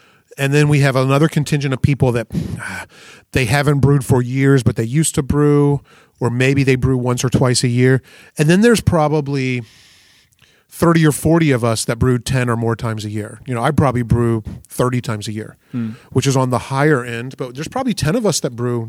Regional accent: South Carolina, United States; I'm from South Carolina.

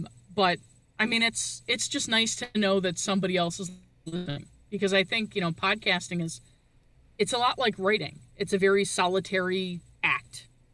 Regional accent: Canada; I'm originally from Canada

